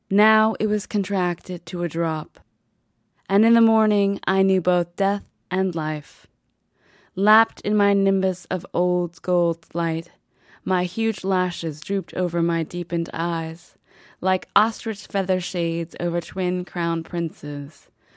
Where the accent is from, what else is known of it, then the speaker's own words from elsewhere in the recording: New Delhi, Delhi, India; born there; there's a moment where I was born in New Delhi, India, and so I actually got a smallpox shot when I was born